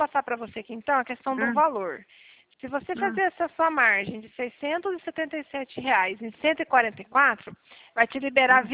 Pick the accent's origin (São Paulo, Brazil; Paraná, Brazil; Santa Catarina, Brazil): Paraná, Brazil; Cornélio Procópio; eu sou de Cornélio Procópio.